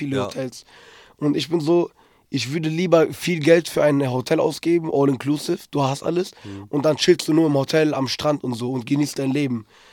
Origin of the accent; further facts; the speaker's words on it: Ankara, Turkey; ich komme aus der Türkei und da gibt es sehr viele Regionen oder Gebiete, wo auch sehr viel Waldgebiet gibt und auch so sehr schöne Berge und alles. Ich weiß das zwar noch nicht, ich komme aus der Hauptstadt Ankara.